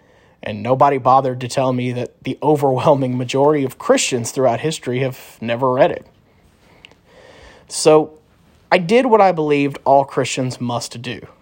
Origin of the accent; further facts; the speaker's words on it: Bible Belt, United States; Of course, I was raised in the Bible Belt.